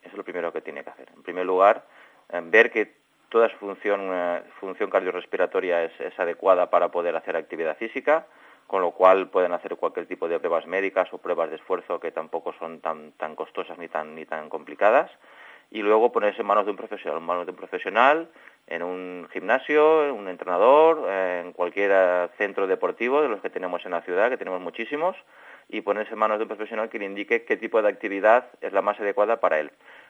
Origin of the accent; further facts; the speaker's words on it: Valencian Community, Spain; now in Elche, Spain; yo he estado viviendo en Extremadura, en Estados Unidos, en Francia, en Valencia, yo soy valenciano